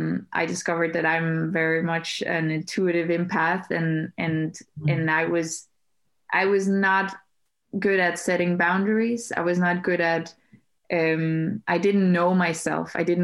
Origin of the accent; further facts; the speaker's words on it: Denmark; growing up in Denmark, I think that in general, not just in Denmark